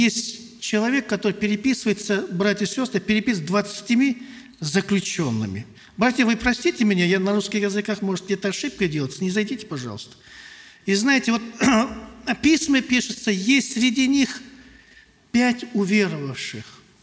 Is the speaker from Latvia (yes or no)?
no; Kazakhstan; мы, казахи любят бешпармачить, мясо кушать.